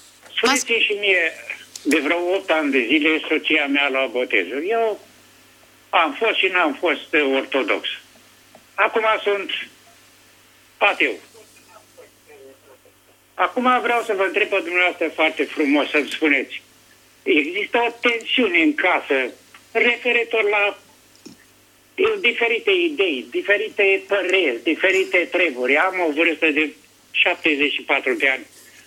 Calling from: Suceava, Suceava County, Romania; și sunt din Suceava.

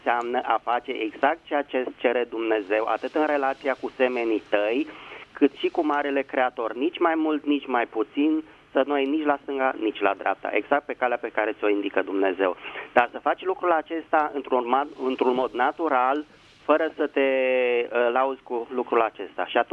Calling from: Bucharest, Romania; din București.

